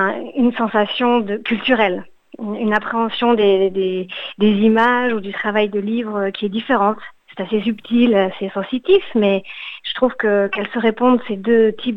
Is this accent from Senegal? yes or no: no; France; moved away as an adult; now in Australia; je suis française et que j'ai eu une galerie en France pendant quelques années